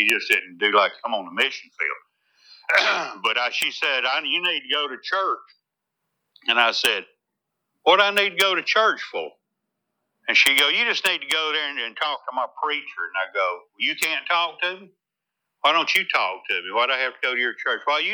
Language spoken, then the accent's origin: English; Birmingham, Alabama, United States; also born or lived in Tennessee; And I lived and grew up in Birmingham, Alabama. I'm from Tennessee, but I grew up in Birmingham, right in the middle of the Bible Belt.